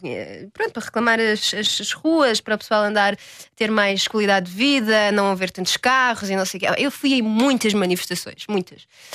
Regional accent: Lisbon, Portugal; Eu não venho de lobbies, não venho de nada, venho de Alfama.

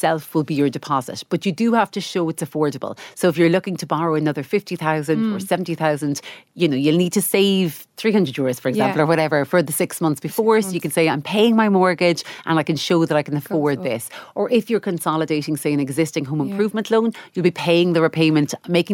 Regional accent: Ireland; Because we're, as an Irish consumers, we're so bad at switching, right?

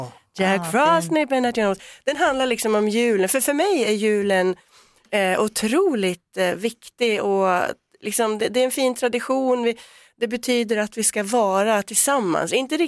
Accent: Alfta, Gävleborg County, Sweden; varje år så gör jag faktiskt en traditionell julkonsert uppe i Alfta kyrka i mina hemtrakter.

